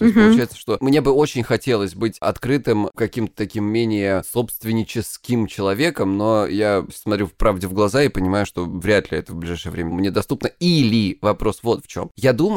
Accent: Krasnodar Krai, Russia; Я интерсекциональная феминистка с Кубани.

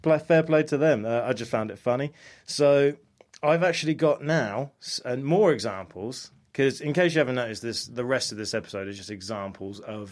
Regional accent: United States; growing up in America, we used to eat Tostitos all the time.

